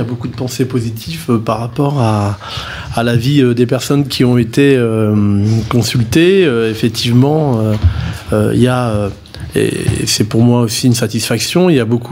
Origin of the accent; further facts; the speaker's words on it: Limay, Île-de-France, France; quand on a grandi à Limay, on a un fort attachement pour sa commune, hein, dont je fais évidemment partie.